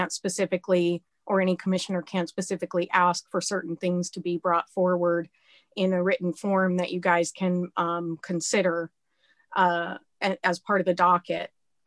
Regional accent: Black Diamond, Washington, United States; I live in Bellevue. And I grew up in Black Diamond

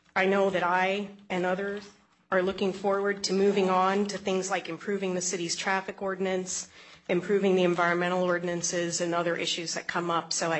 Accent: Black Diamond, Washington, United States; now in Bellevue, United States; I live in Bellevue, and I grew up in Black Diamond, and I'm a fourth-generation descendant of the area.

